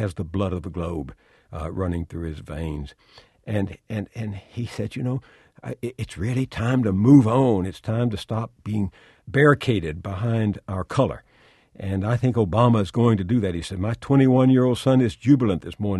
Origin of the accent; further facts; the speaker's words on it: the South, United States; when I was a boy growing up in the South